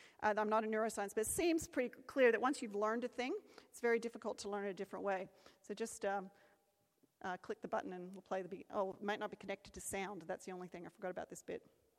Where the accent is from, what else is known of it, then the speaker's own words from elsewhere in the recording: Australia; I grew up here in Australia, and in my backyard, there was an orange tree.